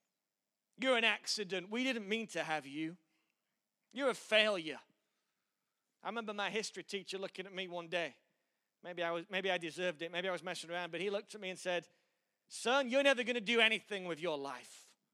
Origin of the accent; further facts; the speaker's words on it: Yorkshire and the Humber, United Kingdom; accent: Yorkshire American; in my incredible accent, which is so messed up, no one even knows where it's from. Some stupid Yorkshire American twang, whatever it is.